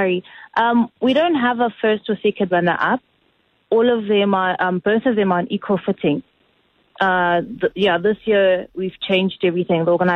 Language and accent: English; South Africa; I refer to her as in third person, as a South African in third person, and everyone reminds me that's you